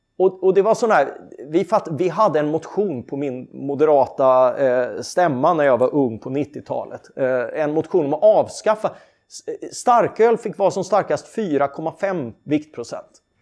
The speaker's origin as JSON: {"language": "Swedish", "town": "Karlskrona", "region": "Blekinge", "country": "Sweden", "tie": "born or raised there", "said": "I min hemstad Karlskrona"}